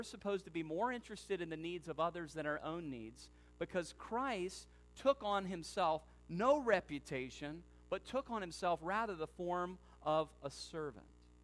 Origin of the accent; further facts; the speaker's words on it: the South, United States; Now, I grew up in the South, as I've told you before